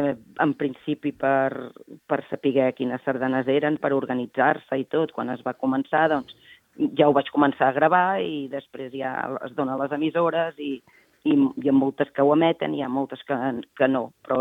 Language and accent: Catalan; Barcelona, Catalonia, Spain; Mira, jo sóc de Barcelona, però estem vivint ara ja fa uns anys a Corbera de Llobregat.